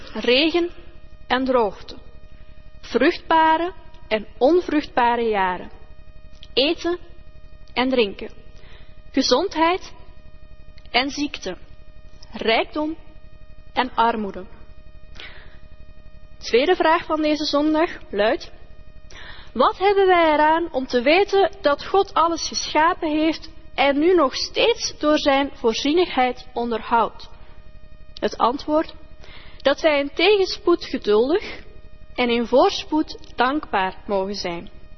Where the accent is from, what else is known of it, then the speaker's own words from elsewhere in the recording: Leuven, Flanders, Belgium; Leuven, de stad in België waar ik ben geboren en opgegroeid